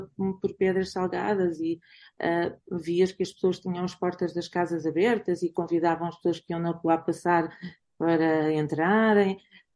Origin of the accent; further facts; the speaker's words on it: Lisbon, Portugal; eu nasci em Lisboa. No primeiro dia do ano de 1963, mas eu costumo dizer que sou uma alfacinha com uma costela transmontana, uma costela muito vincada